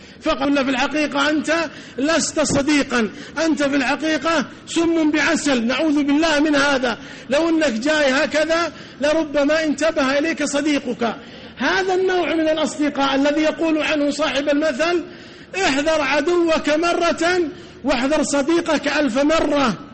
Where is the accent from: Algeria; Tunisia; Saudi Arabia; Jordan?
Saudi Arabia; Hejaz; وعندنا في الحجاز باللغة العامية يقولون لاقيني ولا تغديني